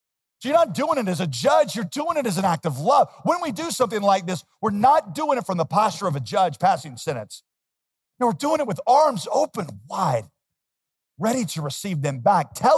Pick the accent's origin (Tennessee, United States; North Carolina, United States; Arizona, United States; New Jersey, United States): North Carolina, United States; Winston-Salem; As a teenager in a church that I grew up in Winston-Salem